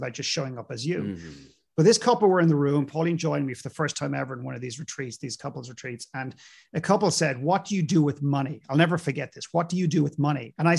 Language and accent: English; Ireland; Ireland, my home country.